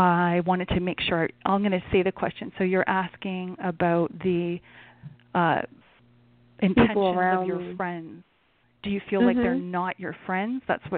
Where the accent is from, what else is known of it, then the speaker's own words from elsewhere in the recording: Canada; I am challenged geographically, and I am Canadian